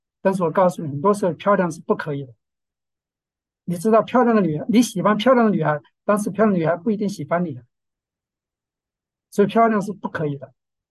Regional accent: China; 而且也合乎我们中国人对荣耀一般的看法。

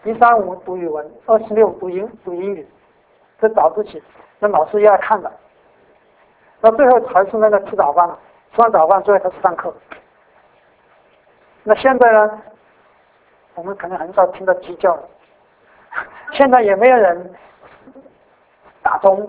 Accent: Sichuan, China; 她不说小的，我们四川话叫做贼呀，贼话是贼就偷不走。

